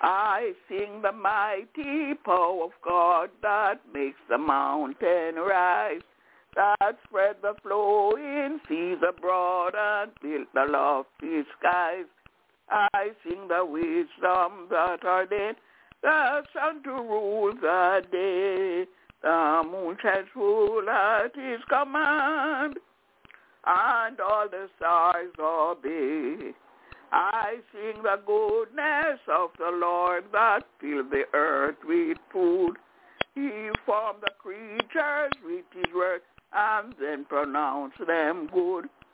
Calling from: Albany, New York, United States; I'm calling from Albany in New York.

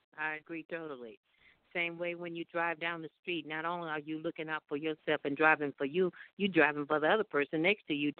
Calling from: Glendale, Arizona, United States; I'm calling from Glendale, Arizona.

